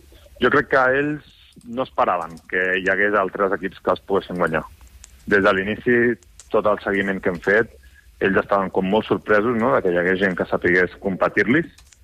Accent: Badalona, Catalonia, Spain; Jo soc de Badalona de tota la vida.

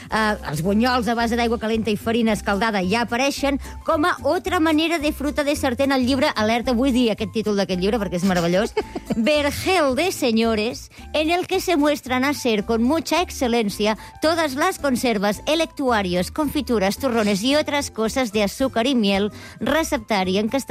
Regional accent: Sabadell, Catalonia, Spain; perquè soc de Sabadell

